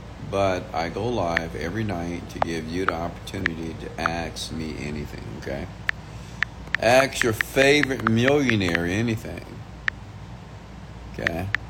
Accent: Houston, Texas, United States; I am a young black man from Houston, Texas. I was born and raised in Houston, on the south side of Houston, Texas.

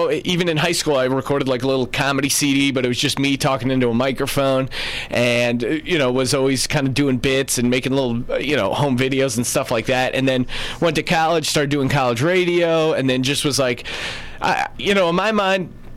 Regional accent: Bethlehem, Pennsylvania, United States; I grew up in Bethlehem for most of my life. You know, for people who don't know, it's about like an hour north of Philadelphia.

